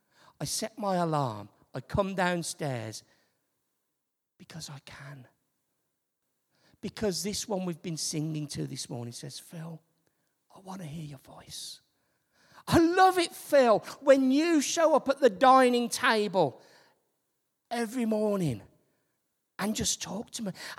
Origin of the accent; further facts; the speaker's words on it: Wales, United Kingdom; accent: Brummie; people say, oh, you're not from round here, are you? I say, no, I'm from the Rhondda.